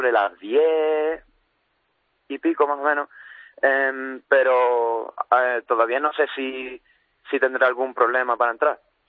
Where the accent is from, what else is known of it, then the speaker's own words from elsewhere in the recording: Andalusia, Spain; now in Seville, Spain; Yo soy de un pueblo de Cádiz, Benalúcar, Vieja.